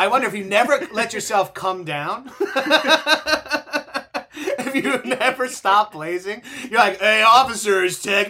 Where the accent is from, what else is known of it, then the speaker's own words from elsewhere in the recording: Long Island, New York, United States; Now I'm from Long Island. Yeah, exactly. Yeah. Where people aspire to be cops and can't do it.